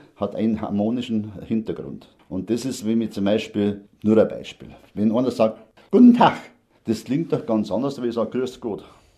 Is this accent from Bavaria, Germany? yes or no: yes; Aschau im Chiemgau, Bavaria, Germany; und bin aus Ascha im Chiemgau gekommen.